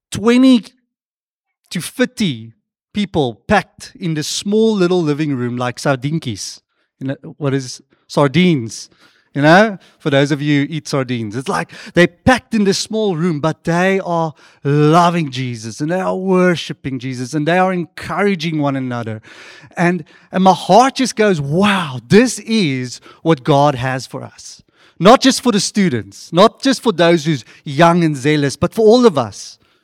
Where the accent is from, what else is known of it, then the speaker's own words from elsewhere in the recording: Stellenbosch, Western Cape, South Africa; So, yeah, we are from Stellenbosch, the beautiful city or town of Stellenbosch, among the mountains, among all the students.